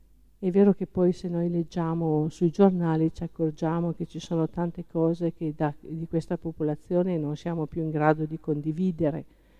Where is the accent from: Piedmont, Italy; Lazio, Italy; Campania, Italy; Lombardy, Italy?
Piedmont, Italy; per fortuna che sono piemontese doc